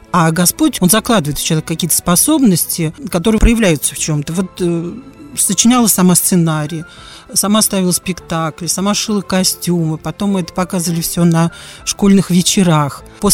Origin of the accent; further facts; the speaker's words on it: Ryazan, Ryazan Oblast, Russia; Являюсь я коренной рязанкой, я родилась в городе Рязани